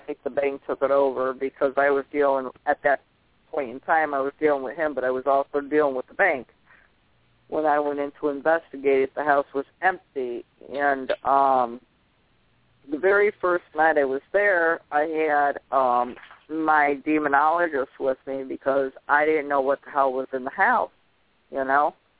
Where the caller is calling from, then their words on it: Connecticut, United States; Connecticut